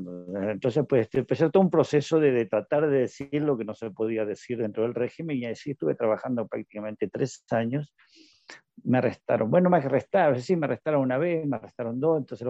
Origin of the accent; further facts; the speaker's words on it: Argentina; born there; nací en Argentina, estudié psicología, estudiaba psicología.